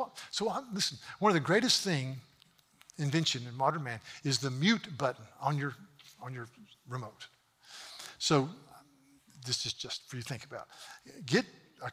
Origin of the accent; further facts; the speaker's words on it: Charleston, South Carolina, United States; Where are you from? Charleston, South Carolina.